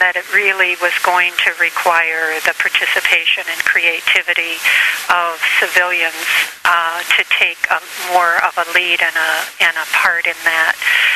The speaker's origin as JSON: {"language": "English", "region": "Wisconsin", "country": "United States", "said": "Well, I am a grandmother from Wisconsin."}